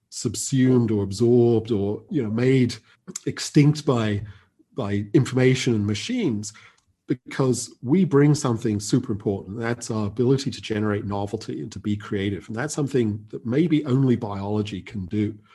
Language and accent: English; England, United Kingdom; So I was born in England. Actually, my father is American. My mother is British. I grew up in England